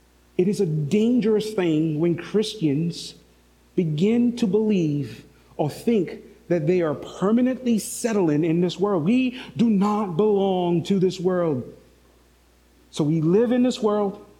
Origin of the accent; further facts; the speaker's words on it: St. Lucia; accent: St. Lucian; now in United States; I've been in the U.S. for 24 years. And you think my accent would be a little different, but it's not. I still speak like a St. Lucian. Certain words I say sound like a St. Lucian, and I can't do nothing about it.